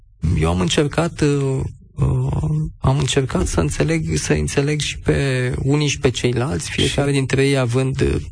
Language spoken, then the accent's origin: Romanian; Bucharest, Romania; sunt un bucureștean.